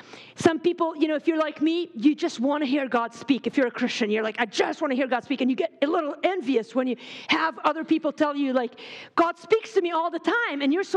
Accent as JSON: {"language": "English", "town": "Beirut", "region": "Beirut Governorate", "country": "Lebanon", "tie": "born or raised there", "said": "I grew up in Beirut, Lebanon."}